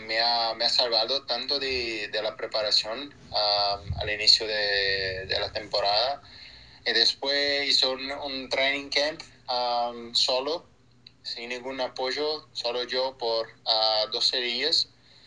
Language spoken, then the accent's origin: Spanish; Brazil; Spanish is a second language; de tener una Copa del Mundo en mi país, en mi ciudad